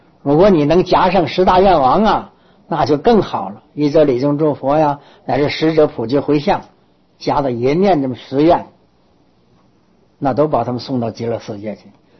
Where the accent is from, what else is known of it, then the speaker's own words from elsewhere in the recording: Northeast China, China; 过去我们东北那边有一个土法子